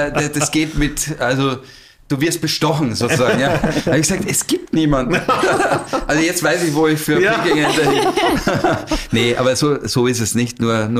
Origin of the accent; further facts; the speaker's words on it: Austria; bin ja Österreicher